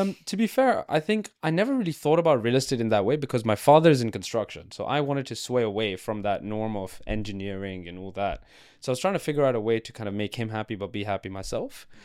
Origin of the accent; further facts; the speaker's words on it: Dubai, United Arab Emirates; also born or lived in London; I am from Dubai. I was born and raised there. I lived in London for a couple of years, had a good time here for university before COVID happened. And going back into Dubai life was a bit hard